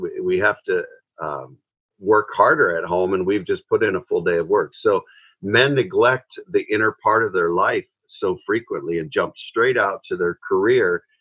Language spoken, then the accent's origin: English; Seattle, Washington, United States; I'm from Seattle, Washington, just to give you kind of a geographical sketch too.